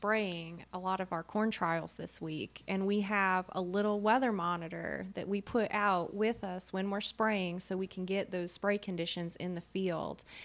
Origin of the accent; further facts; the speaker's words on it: Iowa, United States; Well, I'm originally from Iowa. I grew up in Iowa. Lots of corn.